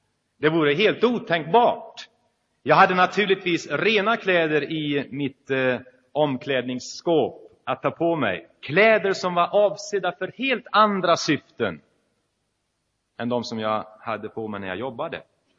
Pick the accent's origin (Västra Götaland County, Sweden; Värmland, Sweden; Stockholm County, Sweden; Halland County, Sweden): Värmland, Sweden; Karlstad; Ett tegelbruk som låg 7 kilometer utanför min hemstad Karlstad som jag då bodde i.